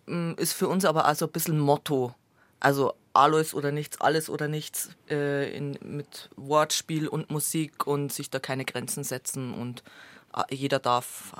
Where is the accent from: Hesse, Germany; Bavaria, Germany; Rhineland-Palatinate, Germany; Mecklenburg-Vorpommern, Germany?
Bavaria, Germany; Straubing; Ich bin in Straubing aufgewachsen und zur Schule gegangen und bis zum Studium war ich dann da quasi daheim.